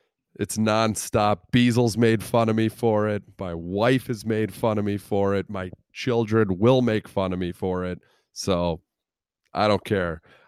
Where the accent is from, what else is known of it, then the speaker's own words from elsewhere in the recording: Illinois, United States; Growing up in Central Illinois, there were a lot of bus trips to Cubs games.